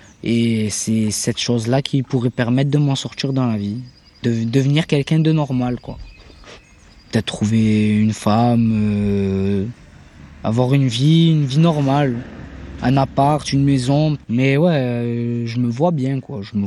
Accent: Marseille, Provence-Alpes-Côte d'Azur, France; Et je suis né à Marseille et j'ai grandi la plupart de mon enfance dans les quartiers nord de Marseille.

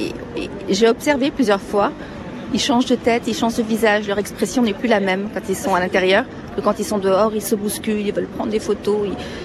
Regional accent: Brittany, France; Moi, je ne suis pas parisienne, je suis bretonne.

